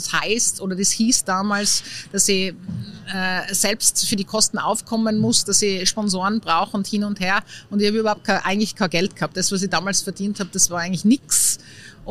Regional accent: Tyrol, Austria; auch gerade als Tirolerin dann nach Niederösterreich oder nach Wien zu gehen, da bin ich schon einmal hopp genommen worden, wegen meinem Dialekt

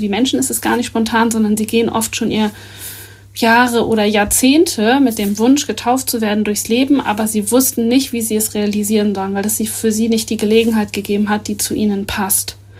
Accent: Northern Germany, Germany; wir als Norddeutsche noch viel weniger, weil wir vielleicht noch ein bisschen trockener sind

